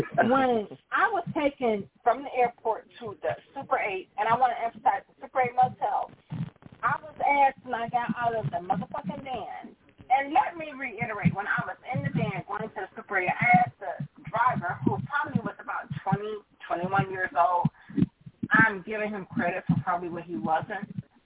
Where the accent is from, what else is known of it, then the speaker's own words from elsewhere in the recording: Alabama, United States; And remember, I'm from the South. So, first of all, let me put this out here. I am from rural Alabama.